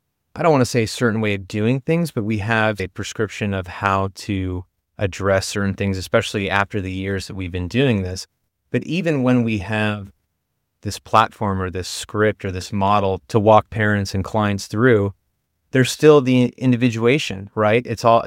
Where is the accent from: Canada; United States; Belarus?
United States; Santa Barbara, California; I grew up in Santa Barbara, very privileged area, and had a very kind of unique family.